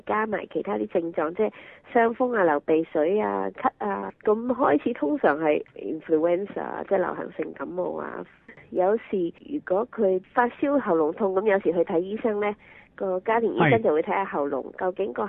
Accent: Hong Kong; now in Australia; 我都記得細個喺香港一針咳就實有藥嘅

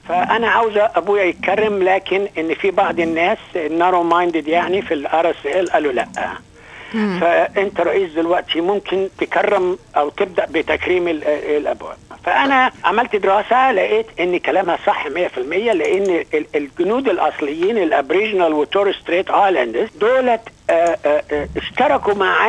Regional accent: Egypt; moved away as an adult; now in Australia; انا خرجت من مصر

